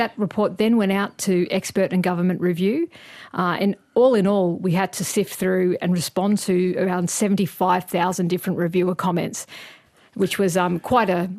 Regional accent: Australia; It's been really difficult, I must say, particularly as an Australian scientist working as all of this material

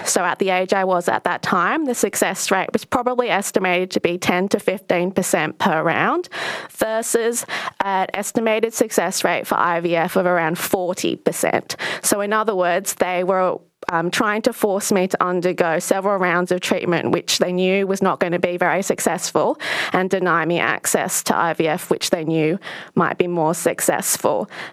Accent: Western Australia, Australia; So the only option within WA that was offered to me

